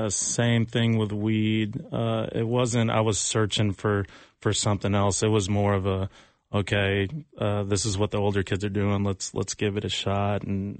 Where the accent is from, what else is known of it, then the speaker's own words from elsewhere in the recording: Mississippi, United States; because I'm half Japanese. My mom's full Japanese, and my dad was white, and we grew up in Mississippi.